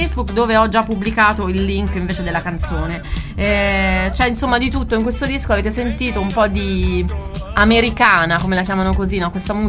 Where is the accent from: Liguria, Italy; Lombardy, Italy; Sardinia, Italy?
Lombardy, Italy; Como; born there; Io sono nata a Como